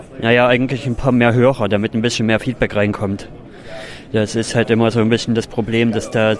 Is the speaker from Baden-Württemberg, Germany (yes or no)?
no; Oederan, Saxony, Germany; im Jahre 1991 geboren. Ich komme aus Deutschland und aus einem kleinen Städtchen in Sachsen namens Oederan. Das ist zwischen Freiberg und Chemnitz.